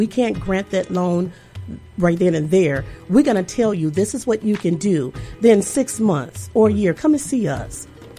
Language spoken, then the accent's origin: English; Muskegon Heights, Michigan, United States; From Heights. From class Muskegon. Of 92.